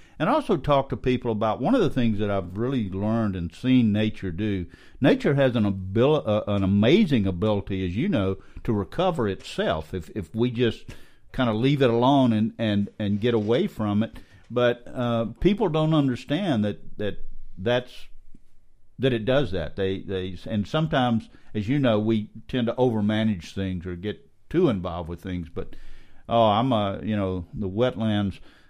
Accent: Louisiana, United States; And of course, I grew up in South Louisiana in the swamp. I grew up

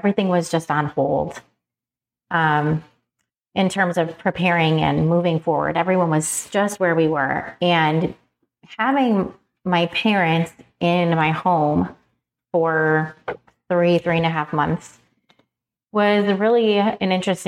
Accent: New York, United States; our hometown where we grew up in New York.

